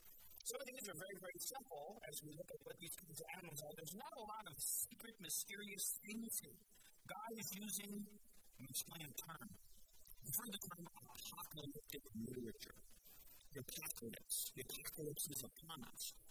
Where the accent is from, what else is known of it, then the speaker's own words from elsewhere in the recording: Denver, Colorado, United States; I grew up in Denver.